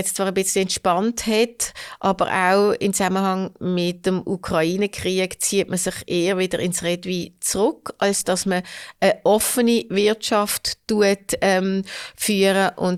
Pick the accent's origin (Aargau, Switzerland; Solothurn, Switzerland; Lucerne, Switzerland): Solothurn, Switzerland; Hofstetten; Ich bin in Hofstetten aufgewachsen.